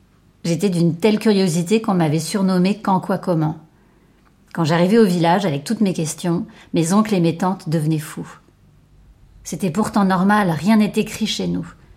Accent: Cotonou, Littoral, Benin; a été contrainte, pour des raisons de santé, de venir séjourner chez nous à Cotonou.

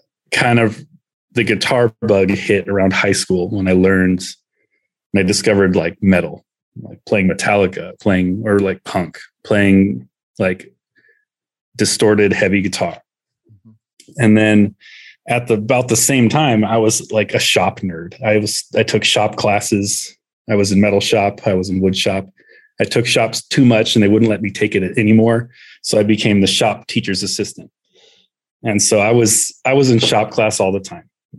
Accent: California, United States; Well, I grew up in California, Central Valley, in a farming area outside of Fresno.

